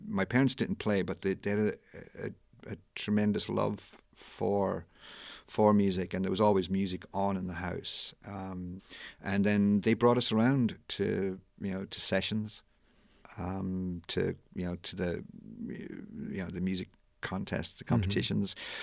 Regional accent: Pennsylvania, United States; born there; also born or lived in Ireland; No, I was born just outside of Philadelphia, and then the family moved back.

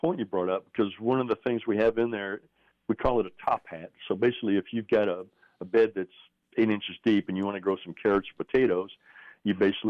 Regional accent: Wilmington, Delaware, United States; Typically, I grew up in Wilmington, Delaware, so kind of up in your neck of the woods.

